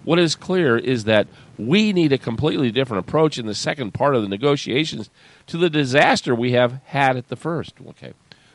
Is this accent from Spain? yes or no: no; California, United States; They loved me. I was from California.